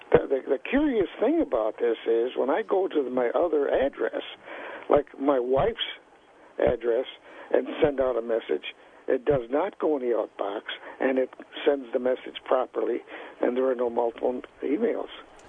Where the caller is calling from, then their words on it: Brockport, New York, United States; I'm calling from Brockport, New York.